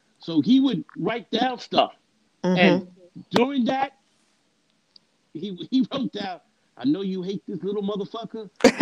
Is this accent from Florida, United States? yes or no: no; New York, United States; I grew up in New York. I'm a lifetime New Yorker.